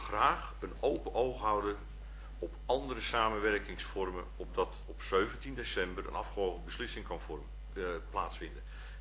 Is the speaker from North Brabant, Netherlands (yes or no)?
no; North Holland, Netherlands; mijn roots liggen ook in de Houtrakpolder. Daar ben ik opgegroeid, grootgebracht en heb ik heel veel jaren doorgebracht.